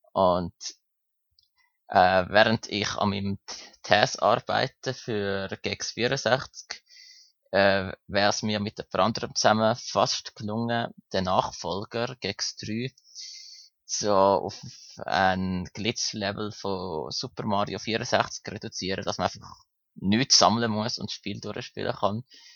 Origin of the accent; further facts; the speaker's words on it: Switzerland; accent: Swiss; an meinem tollen schweizerischen Akzent, wenn ich Hochdeutsch versuche zu reden